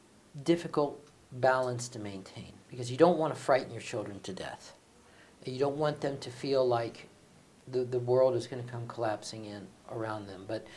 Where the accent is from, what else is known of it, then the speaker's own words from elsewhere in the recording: United States; you're going to be very surprised to hear me as an American say what I'm about to say.